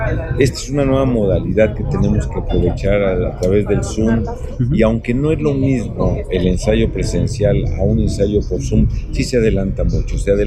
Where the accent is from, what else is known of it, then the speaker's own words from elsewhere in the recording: Mexico; creo yo que se está avalando la importancia que tiene para nosotros los mexicanos la familia